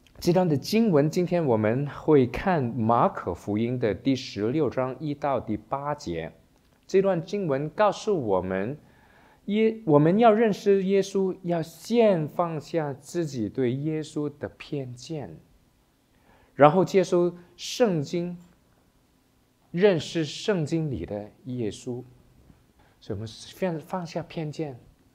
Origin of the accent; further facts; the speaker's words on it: Hong Kong; first language Cantonese; Chinese is a second language; 当然我是 made in Hong Kong，我在香港出生长大，但是我从小的时候，理论上我第一个语言啊，我不是说我第一语言哈，我是说第一个语言是粤语